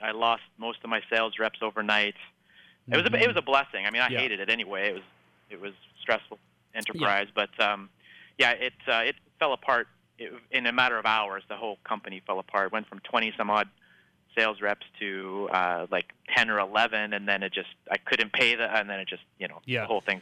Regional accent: Canada; and I'm from Canada, and the highest rank in our entire country was a purple belt.

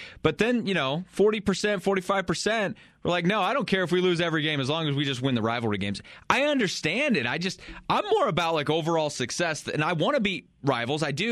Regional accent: Colorado, United States; I born and raised in Colorado. I get the rivalry.

